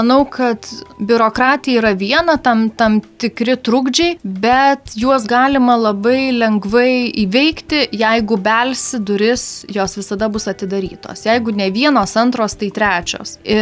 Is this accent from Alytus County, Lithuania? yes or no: yes; Alytus, Alytus County, Lithuania; Alytus yra mano gimtasis miestas, tai yra miestas, kurį labiausiai myliu